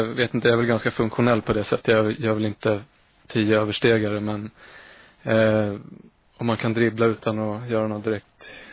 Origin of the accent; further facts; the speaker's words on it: Stockholm, Stockholm County, Sweden; now in Gothenburg, Sweden; även fast jag kommer från Stockholm då, att den är bra här nere